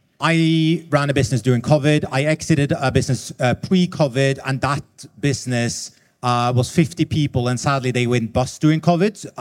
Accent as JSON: {"language": "English", "country": "Norway", "also_born_or_lived": "London", "second_language": "English", "said": "I moved up from London. I'm originally from Norway, but moved up to from London after spending 7 years for my sins down there."}